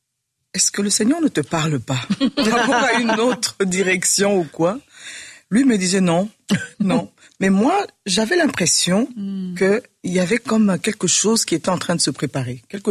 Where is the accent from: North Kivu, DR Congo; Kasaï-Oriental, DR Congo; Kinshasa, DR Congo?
Kinshasa, DR Congo; moi je venais de Kinshasa, du Congo, de Kinshasa